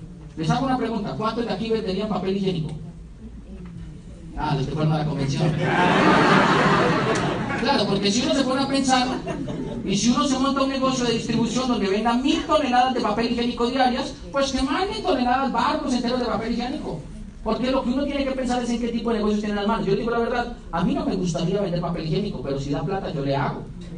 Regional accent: Colombia; cuando yo entré en mi país, en Colombia

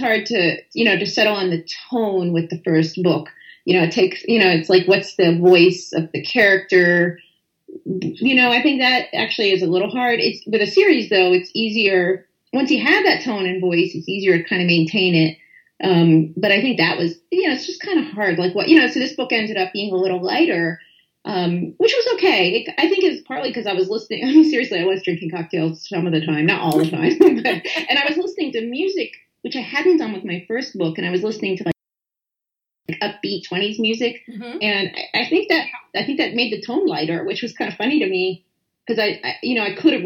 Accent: Philadelphia, Pennsylvania, United States; I grew up in West Philadelphia.

